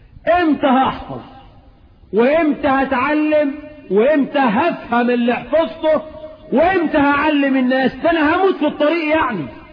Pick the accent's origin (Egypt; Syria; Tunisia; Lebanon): Egypt; احنا عندنا في مصر امثال تكسر المقاديف